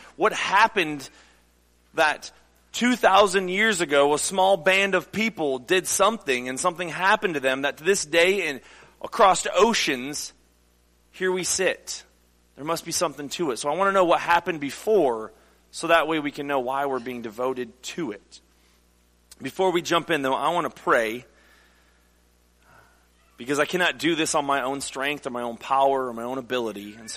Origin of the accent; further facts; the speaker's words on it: Michigan, United States; also born or lived in Kentucky; now in Missouri, United States; when I grew up in Michigan and lived in Kentucky for a little while, and I thought I knew what wind was, and then I came to Missouri